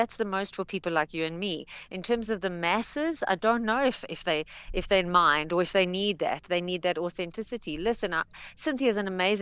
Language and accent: English; South Africa; I would have preferred, as a South African woman, as a South African actress, to have 100%.